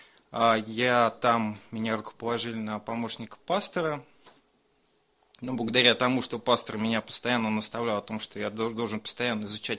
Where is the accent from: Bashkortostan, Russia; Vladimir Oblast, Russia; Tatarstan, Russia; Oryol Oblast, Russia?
Vladimir Oblast, Russia; Petushki; born there; Я родился в Владимирской области, в таком интересном месте, которое мое поколение очень хорошо знает, Петушки город.